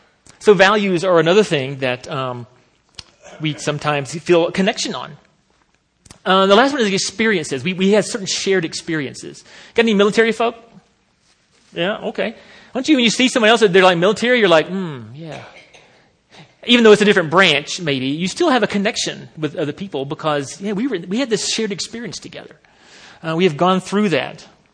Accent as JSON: {"language": "English", "region": "the South", "country": "United States", "said": "You may not can tell sometimes because my accent is mostly hidden, but I am from the South."}